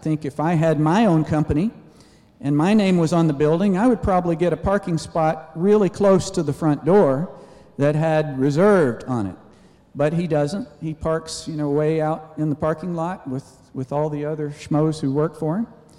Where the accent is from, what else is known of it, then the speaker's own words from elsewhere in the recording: Nashville, Tennessee, United States; Now, I'm originally from Nashville.